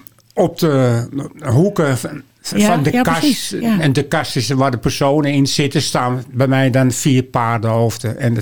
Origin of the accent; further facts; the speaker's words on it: Amsterdam, North Holland, Netherlands; Nou, ik kom zoals gezegd uit de Jordaan.